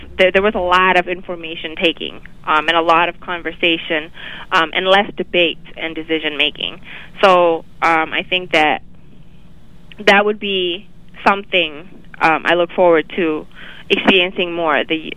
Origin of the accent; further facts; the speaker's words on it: Canada; as a Canadian, as someone from Canada